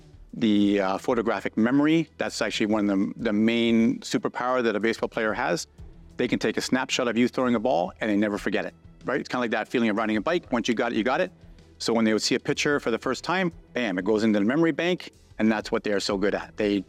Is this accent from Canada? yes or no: yes; Toronto, Ontario, Canada; We grew up in Maine and Danforth. We grew up in Ontario housing, government housing.